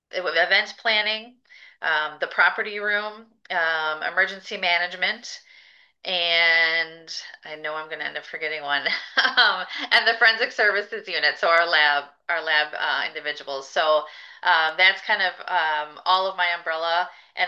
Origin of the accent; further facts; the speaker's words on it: DeForest, Wisconsin, United States; I have been a lifelong Madisonian. I grew up in DeForest, so just outside of Madison.